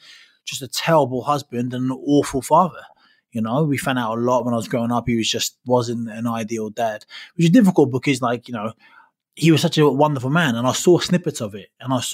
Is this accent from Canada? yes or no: no; London, United Kingdom; Listen, London is my hometown.